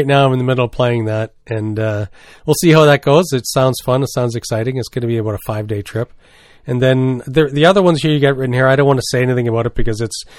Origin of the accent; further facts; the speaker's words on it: New Brunswick, Canada; also born or lived in British Columbia; Because when I moved here from British Columbia, I'd only really used to kayaks, right? Like, I hadn't used canoes since I grew up in New Brunswick.